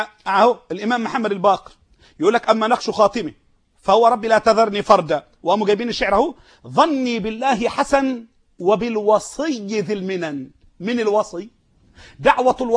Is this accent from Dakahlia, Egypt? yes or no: yes; Mansoura, Dakahlia, Egypt; كان مش لاقي ياكل عندنا في المنصورة